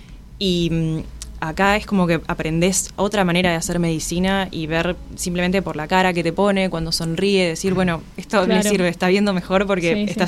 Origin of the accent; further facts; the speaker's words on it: Salta, Argentina; Yo soy de Salta también